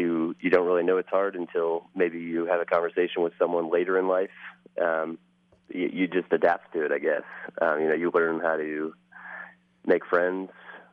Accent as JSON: {"language": "English", "town": "Boulder", "region": "Colorado", "country": "United States", "tie": "born or raised there", "also_born_or_lived": "New Jersey / Bay Area / Memphis, Tennessee", "said": "I was born in New Jersey and then lived there for about 5 years, lived in the Bay Area for another 5 years, lived in Memphis, Tennessee for about four, went to high school in Boulder, Colorado"}